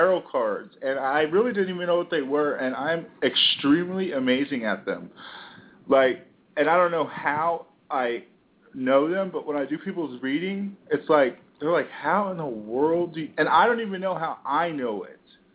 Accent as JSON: {"language": "English", "region": "Texas", "country": "United States", "said": "I'm from Texas, but..."}